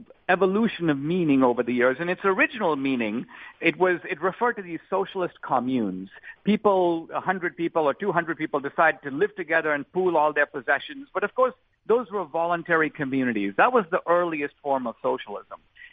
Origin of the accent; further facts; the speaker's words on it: India; in India, my home country